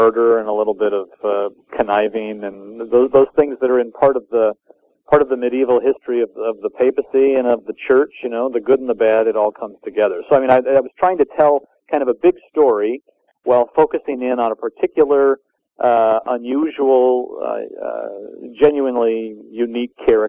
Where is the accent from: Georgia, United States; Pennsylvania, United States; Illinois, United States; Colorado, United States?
Illinois, United States; Wheaton; I grew up in Wheaton, Illinois, you know, the mecca of evangelicalism.